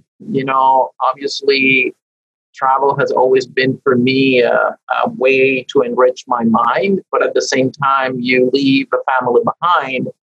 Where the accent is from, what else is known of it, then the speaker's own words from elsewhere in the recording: Panama; English is a second language; actually, that's how I learned English, you know, singing. And really, I was always very curious about the lyrics of albums. And, you know, in my high school years, popular music was American music in English in Panama for whatever reason.